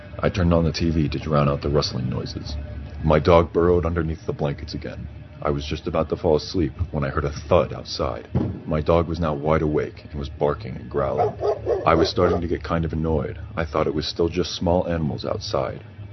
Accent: Texas, United States; I grew up in rural Texas with about 1,000 people in my hometown.

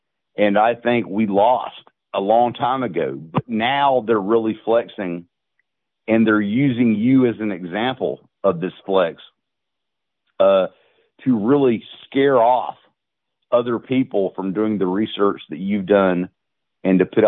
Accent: the South, United States; And as a Southerner

